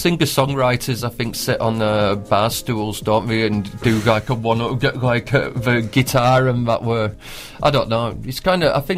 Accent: Manchester, North West England, United Kingdom; also born or lived in Salford; I'm originally from Manchester and did live in Salford for a little bit

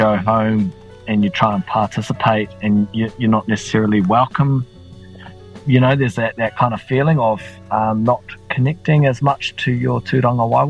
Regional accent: Tamaki, Auckland, New Zealand; That specific to the rohe that I'm from up north. So growing up in Tamaki, like, I was kind of educated in te reo and Māori

